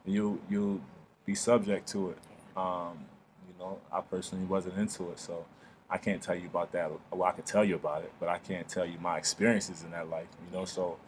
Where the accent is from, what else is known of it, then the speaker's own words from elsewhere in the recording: Baltimore, Maryland, United States; when I say I'm from Baltimore, everybody just has something negative to say about it